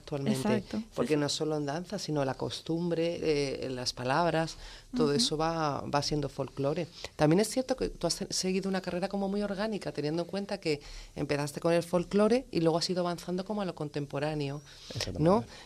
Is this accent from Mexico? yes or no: no; Community of Madrid, Spain; also born or lived in England; yo no tengo un folclore claro de mi zona, de Madrid, mi pueblo no tenía